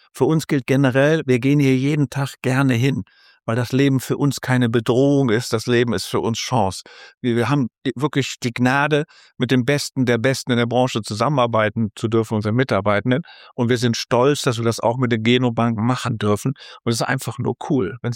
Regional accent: Bonn, North Rhine-Westphalia, Germany; Ich komme aus Bonn

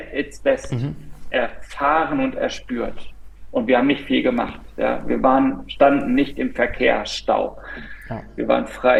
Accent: Berlin, Germany; als Berliner, als Deutscher, wie es möglich sein kann, mitten in einer Stadt in ein Hafenbecken zu springen

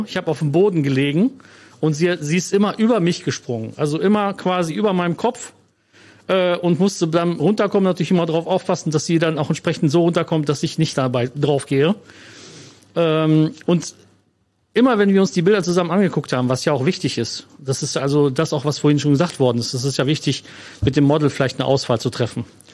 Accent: Cologne, North Rhine-Westphalia, Germany; now in Lippe, Germany; ich komme ja aus Köln. Also ich habe meine Kindheit in Köln verbracht und bin dann nach Lippe gezogen

